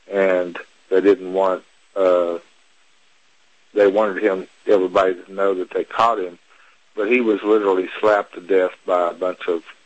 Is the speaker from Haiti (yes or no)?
no; Texas, United States; I'm from Texas.